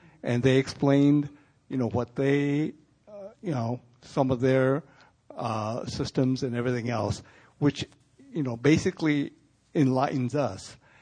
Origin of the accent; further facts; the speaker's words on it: Sacramento, California, United States; I'm from Sacramento, California.